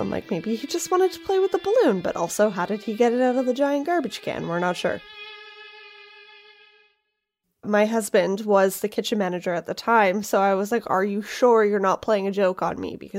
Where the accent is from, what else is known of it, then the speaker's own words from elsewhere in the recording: Canada; I'm the Canadian half of this podcast